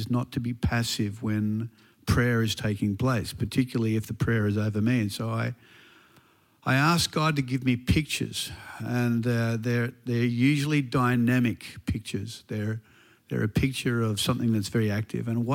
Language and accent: English; Sydney, New South Wales, Australia; Shirley and I are Aussies through and through. We're both from Sydney